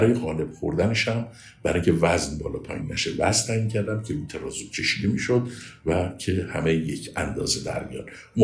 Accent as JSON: {"language": "Persian", "town": "Masjed Soleyman", "region": "Khuzestan", "country": "Iran", "tie": "born or raised there", "also_born_or_lived": "Ahvaz / United States", "said": "67 سال اهواز به دنیا آمدم ولی در مسجد سلیمان بزرگ شدم. بعد از سربازی برای ادامه تحصیل رفتم آمریکا"}